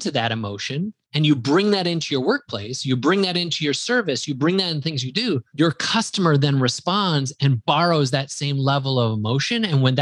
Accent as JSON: {"language": "English", "region": "Wisconsin", "country": "United States", "accent": "Wisconsin", "said": "There goes my Wisconsin accent."}